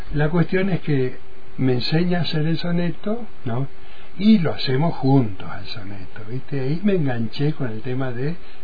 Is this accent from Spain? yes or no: no; Goya, Corrientes, Argentina; Y yo soy goyano, soy